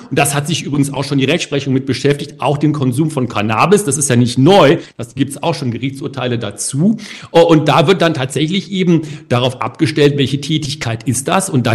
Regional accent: Cologne, North Rhine-Westphalia, Germany; Ich bin ja in Köln geboren, zur Schule gegangen, Abitur gemacht.

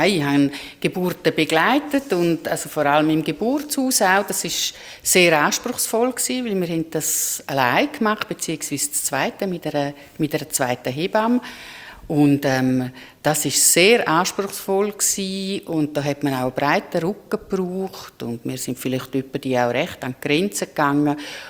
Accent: Chur, Graubünden, Switzerland; Ich bin in Chur aufgewachsen, mit vielen Geschwistern.

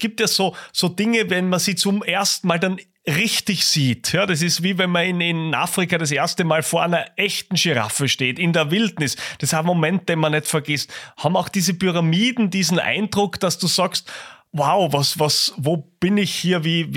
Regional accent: Styria, Austria; Also als Steirer wäre das ja quasi meine Leibspeise.

